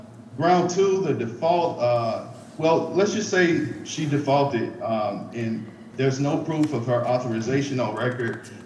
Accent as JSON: {"language": "English", "town": "Nashville", "region": "Tennessee", "country": "United States", "tie": "born there", "said": "But there's plenty of affidavits confirming my presence in Tennessee. I was born in Nashville, and that's on the record."}